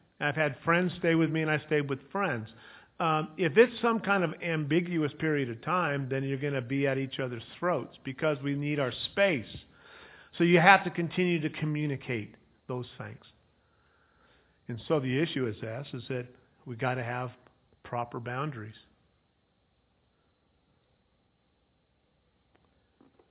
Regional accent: Ukiah, California, United States; also born or lived in Edina, Minnesota; when I moved from Edina, Minnesota, back to Ukiah, I was called there, he would say to me that his opinion was that moving back to Ukiah, my hometown, was like going back to a black hole.

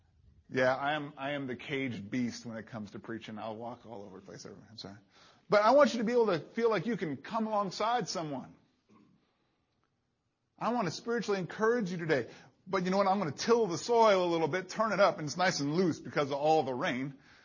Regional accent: New York, United States; I grew up in New York back in the 70s, and in that culture, you were either Catholic or you were Jewish.

